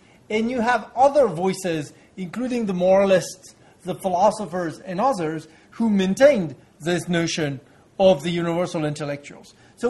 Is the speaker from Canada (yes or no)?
no; France; my home country, France.